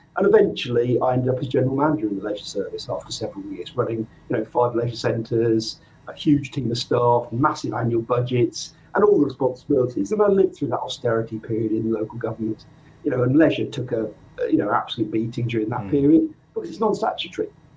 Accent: South West England, United Kingdom; now in England; I'm from the Southwest originally. I'm based in the Midlands today and been here for a very long time now.

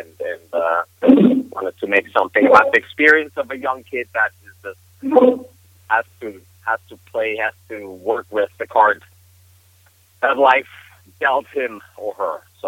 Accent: Los Angeles, California, United States; Oh, you're from East LA? That's cool, man. I'm from South Central.

